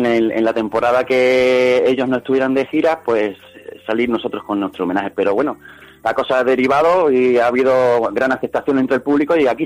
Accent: Plasencia, Extremadura, Spain; nosotros somos todos extremeños y en mi caso somos de Plasencia, de la misma ciudad donde nació este grupo tan histórico

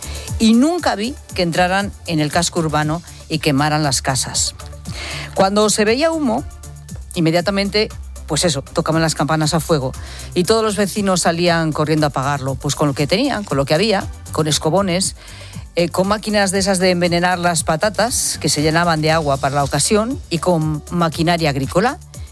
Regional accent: Castile and León, Spain; un montón de recuerdos de mi niñez en Aliste.

